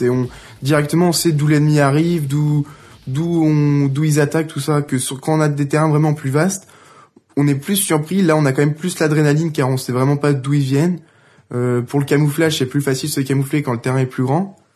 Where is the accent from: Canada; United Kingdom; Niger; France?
France; Île-de-France; j'ai 17 ans, je viens des Yvelines, 78.